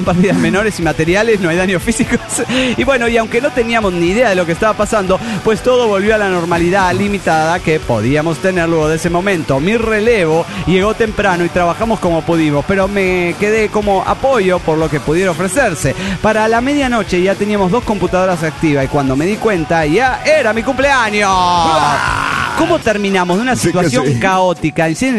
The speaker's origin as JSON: {"language": "Spanish", "region": "Campeche", "country": "Mexico", "said": "Soy el Mushe de Campeche."}